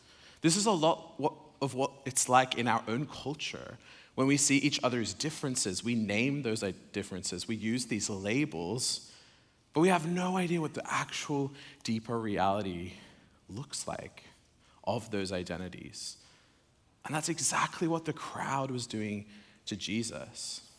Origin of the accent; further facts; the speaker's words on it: Sydney, New South Wales, Australia; also born or lived in Oxford / France; now in San Francisco, United States; I'm originally from Sydney, Australia, that's right.